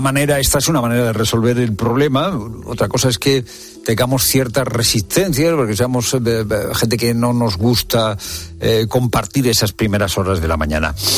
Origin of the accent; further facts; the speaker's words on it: Spain; somos los españoles